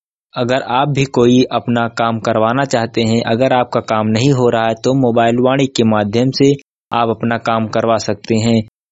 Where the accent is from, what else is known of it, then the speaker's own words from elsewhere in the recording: Ambedkar Nagar, Uttar Pradesh, India; अंबेडकर नगर का रहने वाला हूँ।